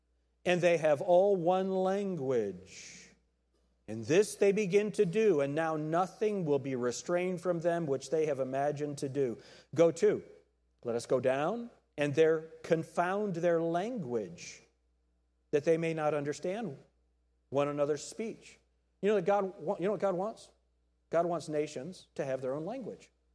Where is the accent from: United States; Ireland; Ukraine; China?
United States; New York; I'm from New York. I enjoy the way that he talks.